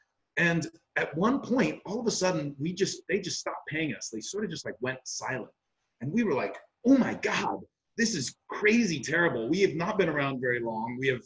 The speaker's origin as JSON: {"language": "English", "region": "California", "country": "United States", "tie": "born or raised there", "said": "So I grew up in Silicon Valley and was up there for 20 years before coming down here with a brief stint in Colorado. And, you're raised in Northern California to hate it down here."}